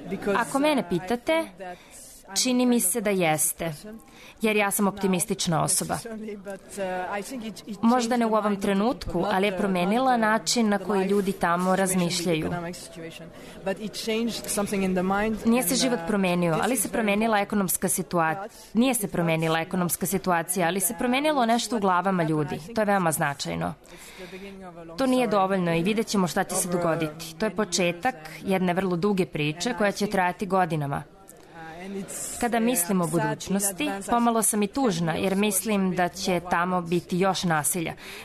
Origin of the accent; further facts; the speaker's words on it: Egypt; ja sam sa tim svetom povezana zbog toga što govorim arapski. Odrasla sam u Egiptu, volim Egipat.